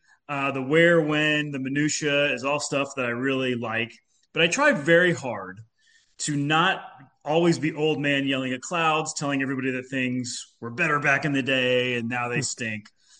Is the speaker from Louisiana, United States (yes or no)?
no; Oklahoma, United States; And I grew up in Oklahoma, and all of their my parents' family were both all on the East Coast.